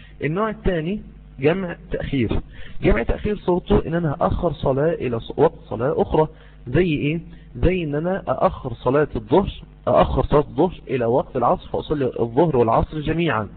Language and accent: Arabic; Mansoura, Dakahlia, Egypt; أنا دلوقتي إن شاء الله تبارك وتعالى في القاهرة الآن، أنا من المنصورة في القاهرة